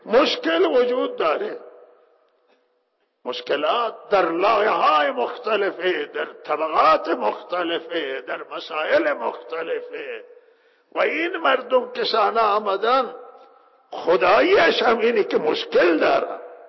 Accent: Iran; همه ما ایرانی هستیم، همه ما از یک سرزمینیم و همه ما هم دردیم.

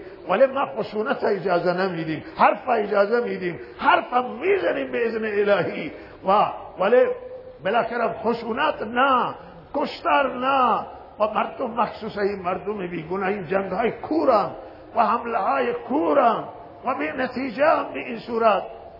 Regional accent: Iran; اگر بگیم مسلمانیم همه ما مسلمانیم، اگر بگیم ایرانی همه ما ایرانی هستیم.

